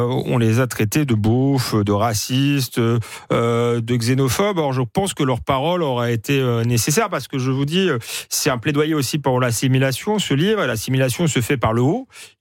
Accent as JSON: {"language": "French", "town": "Épinay-sur-Seine", "region": "Île-de-France", "country": "France", "tie": "born or raised there", "also_born_or_lived": "Saint-Denis", "said": "J'ai grandi à Épinay-sur-Seine et à Saint-Denis, et j'ai vu le paysage se transformer."}